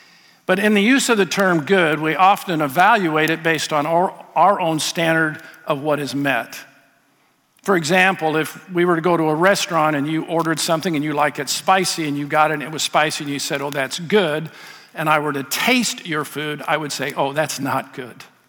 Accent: Oregon, United States; And growing up in Oregon, we had a lot of rain

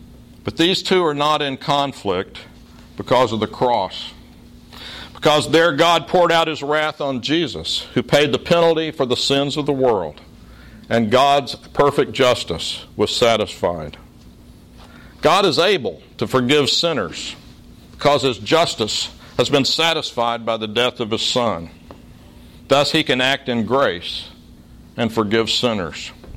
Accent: Oklahoma, United States; Since I grew up in Oklahoma, I attended that great university in Norman, the Mecca of the American homeland.

